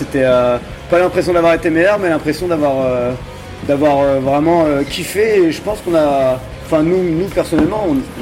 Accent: Lille, Hauts-de-France, France; on s'est mis aussi à programmer des concerts sur Lille, parce qu'on vient de Lille, et on s'est mis à programmer des concerts dans notre ville

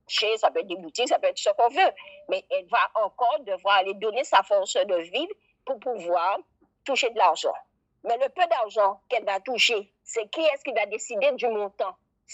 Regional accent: Guadeloupe; en tant que Guadeloupéenne, je ne peux pas m'aimer parce que je vais en France

